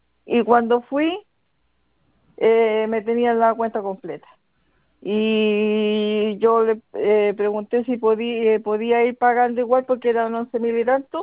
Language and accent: Spanish; Curicó, Maule, Chile; ya mañana está abierta la oficina porque yo soy de Curicó.